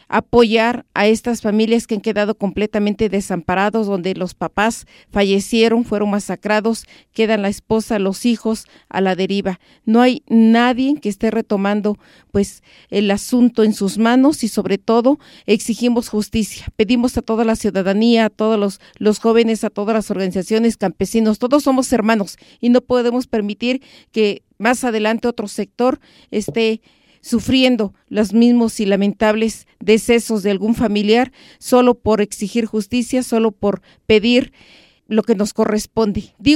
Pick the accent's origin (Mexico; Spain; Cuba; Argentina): Mexico; los derechos que tenemos como mexicanos